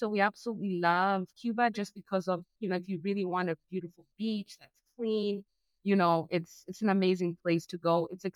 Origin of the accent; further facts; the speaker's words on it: Zambia; now in Canada; I'm originally from Africa. I've been in Canada for 17 years now, and I'm originally from Zambia, and but we're based in Canada full time.